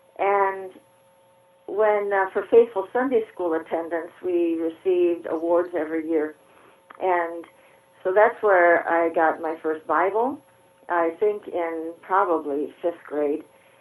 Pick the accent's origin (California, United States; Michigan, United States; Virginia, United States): Michigan, United States; I was born and raised in Michigan in a solid Lutheran family, Lutheran Church, Missouri Synod, one of the more conservative ends.